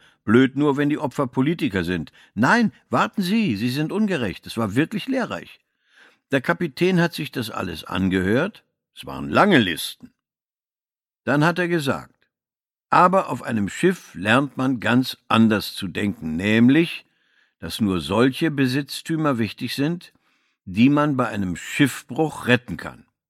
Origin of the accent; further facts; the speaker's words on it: Kukës County, Albania; Ich bin aufgewachsen in Nordalbanien, im Loch. Das ist noch hinter Tropoje.